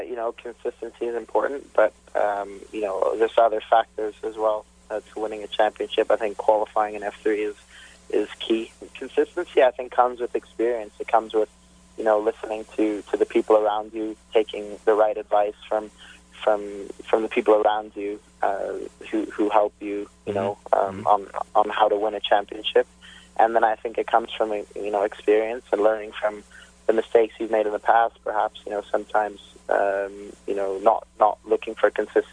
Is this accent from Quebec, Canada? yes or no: yes; Montreal, Quebec, Canada; But definitely, I'm from Montreal.